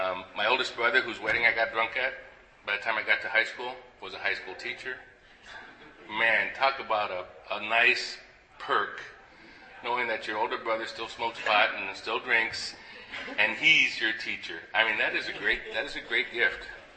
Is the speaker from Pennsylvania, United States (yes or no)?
no; Tucson, Arizona, United States; I was born here in Tucson. Probably not far from where Benita was born. I grew up in your traditional drunken, junkie, alcoholic home.